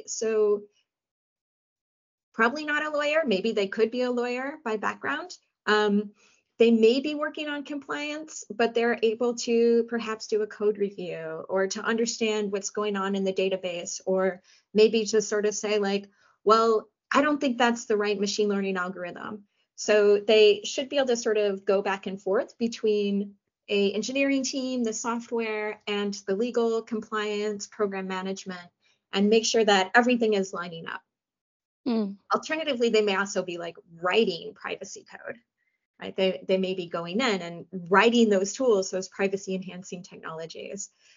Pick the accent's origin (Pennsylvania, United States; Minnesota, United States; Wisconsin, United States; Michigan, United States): Michigan, United States; now in Switzerland; I'm from, actually, I grew up in Michigan, which is where Detroit is.